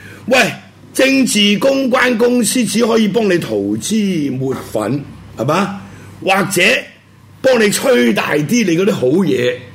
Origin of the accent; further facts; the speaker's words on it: Hong Kong; 如果你话你有两个主人，你唔会咁样对我哋香港人啊